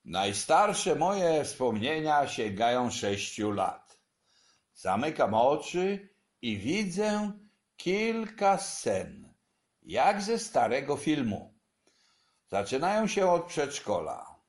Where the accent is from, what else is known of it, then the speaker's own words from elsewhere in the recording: Chełmża, Kuyavian-Pomeranian Voivodeship, Poland; also born or lived in Wielebnów; Wszystko to działo się w Chełmży na Pomorzu. Przeprowadziliśmy się tam w 1948 z Wielebnowa, który był wioską pod Kielcami.